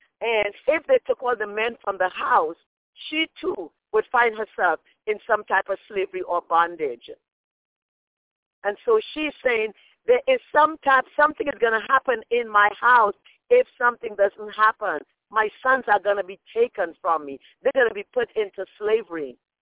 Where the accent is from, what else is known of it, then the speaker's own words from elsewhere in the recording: Trinidad & Tobago; And as the preacher said yesterday, you know, you remember, I'm from Trinidad.